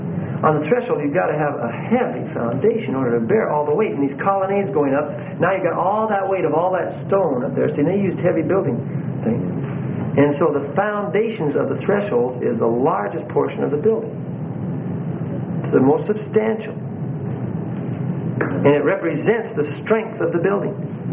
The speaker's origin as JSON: {"language": "English", "region": "Alaska", "country": "United States", "tie": "born or raised there", "said": "Growing up in Alaska, in a real fertile valley up there, and just because of the weather, it just hits it right"}